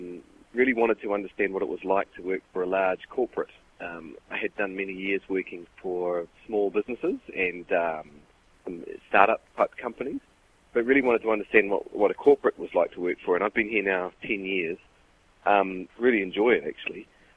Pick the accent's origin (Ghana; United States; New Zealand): New Zealand; I grew up in New Zealand, way at the bottom of the world